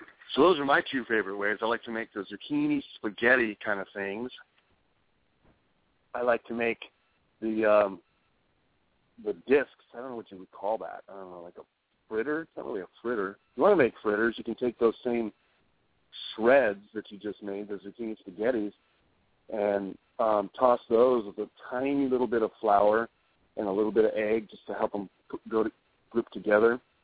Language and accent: English; New Mexico, United States; I remember growing up in New Mexico, blueberries were exotic as all get out.